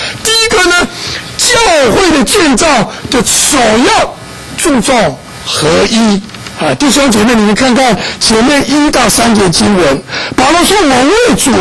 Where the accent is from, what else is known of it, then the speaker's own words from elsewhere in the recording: Taiwan; 我是从台湾来的啊。